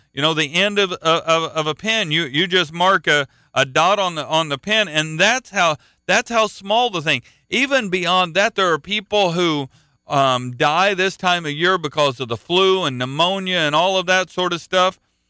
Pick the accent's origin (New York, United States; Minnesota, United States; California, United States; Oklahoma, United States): Oklahoma, United States; Now, I'm from Oklahoma. Oklahoma is cattle country.